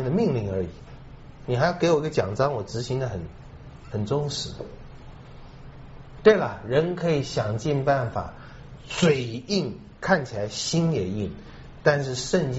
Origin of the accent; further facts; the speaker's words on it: China; 我们中国人知道东条英机就在那次战犯里被处死